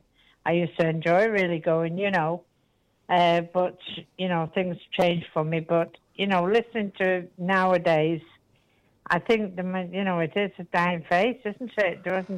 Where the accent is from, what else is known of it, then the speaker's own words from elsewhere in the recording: England, United Kingdom; born there; I was born in England, but I'm Irish descent. I was brought up Catholic, you know. And yeah. My parents were Irish